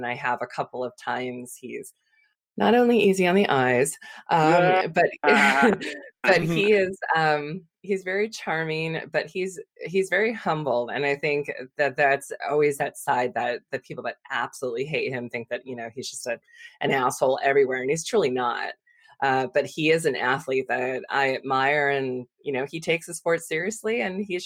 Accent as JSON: {"language": "English", "region": "California", "country": "United States", "tie": "born or raised there", "said": "So I grew up in the Bay Area."}